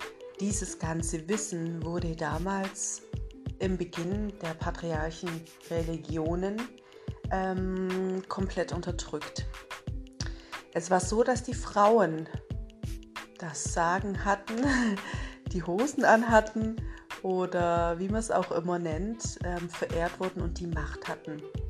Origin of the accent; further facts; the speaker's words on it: Isny, Baden-Württemberg, Germany; Ich komme aus Isny im Allgäu